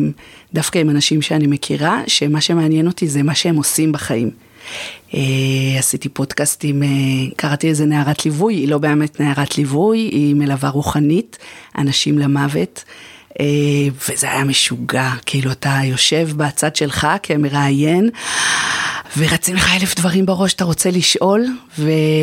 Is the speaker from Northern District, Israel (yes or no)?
no; Karnei Shomron, Judea and Samaria Area, Israel; גדלתי בקרני שומרון, למדתי באולפנה